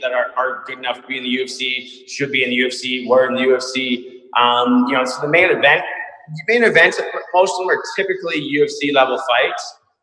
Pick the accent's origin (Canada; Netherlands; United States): Canada; Victoria, British Columbia; moved away as an adult; I'm from a place called Vancouver Island, a city called Victoria in BC, British Columbia, Canada. I grew up there, until I was 27. Then met my now wife and moved to the mainland